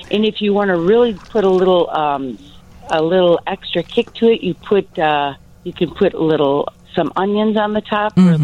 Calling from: Streamwood, Illinois, United States; Oh, I'm calling from Streamwood

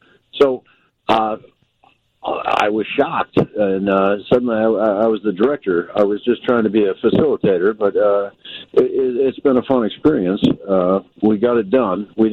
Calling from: New York City, New York, United States; I'm in New York City. I'm calling in from New York.

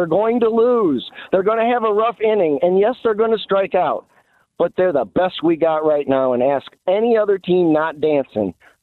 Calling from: Ohio, United States; I'm actually calling you from Ohio. I'm 2 minutes from the Michigan line.

